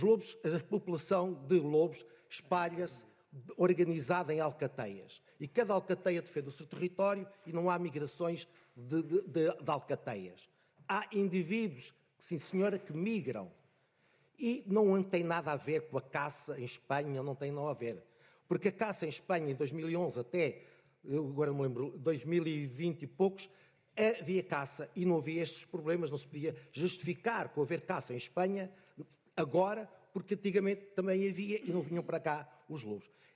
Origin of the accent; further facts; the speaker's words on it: Covilhã, Centro, Portugal; Eu sou da Covilhã e lembro de minha avó falar dos lobos às portas da Covilhã.